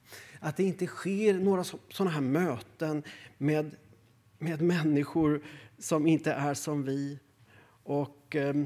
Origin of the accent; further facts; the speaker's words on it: Östervåla, Uppsala County, Sweden; I min hembygd i Norduppland, där också Jan Gunnar kommer ifrån, de trakterna. Jag kommer från Östervål